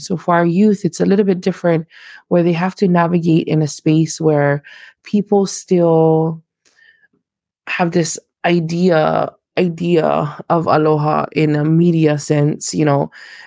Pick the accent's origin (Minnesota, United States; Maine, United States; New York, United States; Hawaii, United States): Hawaii, United States; It's because I'm from Hawaii. I'm from Hawaii.